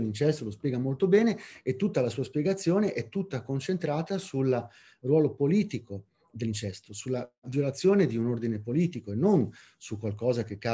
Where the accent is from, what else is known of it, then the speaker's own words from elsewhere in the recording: Liguria, Italy; essendo ligure sono anche un iracondo